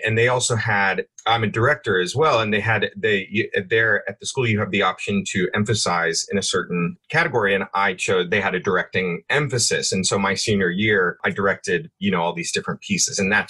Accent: Nashville, Tennessee, United States; I grew up in Nashville, Tennessee, and I got my start in ballet.

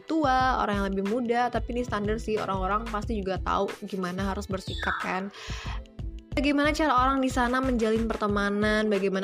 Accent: Padang, West Sumatra, Indonesia; soalnya aku pakai aku kamu. Dari Padang itu udah biasa.

